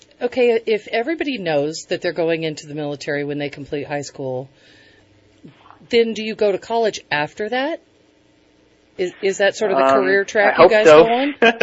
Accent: Connecticut, United States; I grew up in Connecticut. I took Bill back there one time, and they were snippy with him.

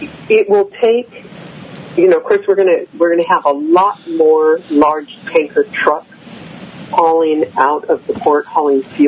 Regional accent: California, United States; I grew up in Contra Costa County, and I was still back home when that happened.

